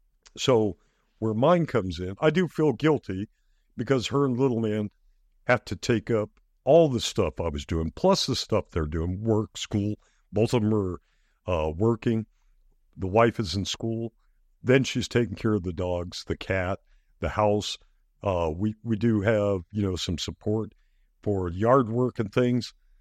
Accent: Biloxi, Mississippi, United States; There were people I grew up with in Biloxi, Mississippi.

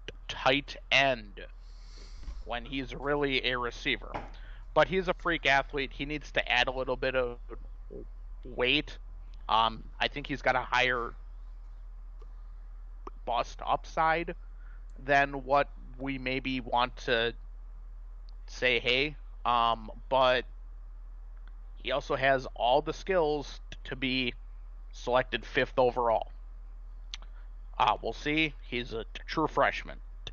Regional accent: Milwaukee, Wisconsin, United States; I grew up in Milwaukee in the early 90s

